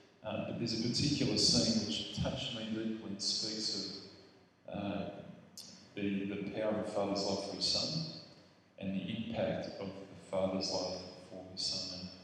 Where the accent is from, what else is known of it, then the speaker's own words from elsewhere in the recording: Wollongong, New South Wales, Australia; I'm from Wollongong. I'm married, one wife, four kids, and beautiful, you know, very, very blessed with my family, and have been living in Wollongong for the last 10 or so years.